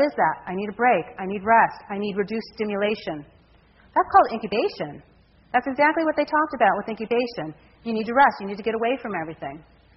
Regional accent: Detroit, Michigan, United States; now in San Francisco, United States; growing up in the Detroit area and then a school in a cow field, I thought that just isn't real.

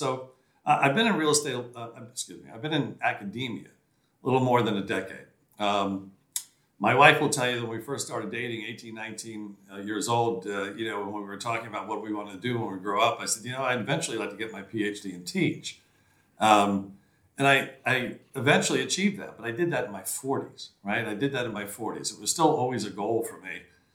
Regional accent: New York City, New York, United States; Nothing wrong with Pennsylvania, but you know, I'm a kid from the Bronx. I need a city.

